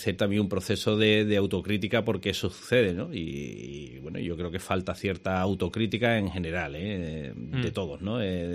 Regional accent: Cádiz, Andalusia, Spain; Y no lo digo como gaditano

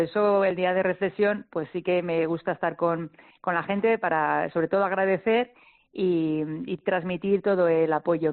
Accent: Villálvaro, Castile and León, Spain; pues estaré en mi pueblo con la familia, estaré pues Villálvaro, por San Esteban

